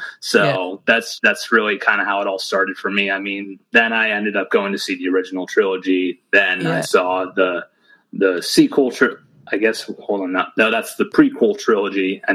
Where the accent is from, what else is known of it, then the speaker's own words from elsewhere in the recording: Pennsylvania, United States; also born or lived in New York; So I was born in New York. I still got a good amount of family in New York, but I spent most of my life growing up in Eastern Pennsylvania.